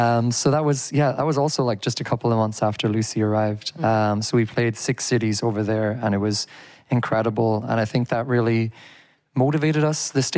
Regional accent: Ireland; moved away as an adult; also born or lived in China; And we all moved here in the last 2 years. I'm from Ireland, but I had been living in China for a very long time.

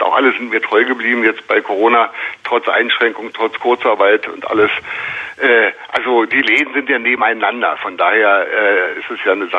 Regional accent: Berlin, Germany; also born or lived in Bremen; Geboren bin ich wirklich in Bremen, bin aber seit wahrscheinlich 62, 63 Jahren mit in Berlin. Auch gar nicht mal in Kreuzberg aufgewachsen, sondern mehr im behüteten Grunewald. Und dann hat es mich doch so mit Mitte 20 irgendwann nach Kreuzberg erstmal beruflich und dann auch privat und dann da gewohnt verschlagen.

